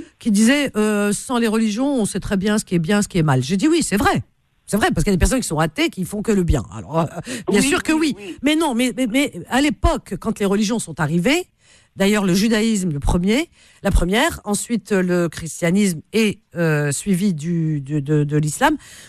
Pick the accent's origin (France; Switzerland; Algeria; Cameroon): Algeria; chez nous, en Algérie, dans les pays du Maghreb, la femme, elle est lésée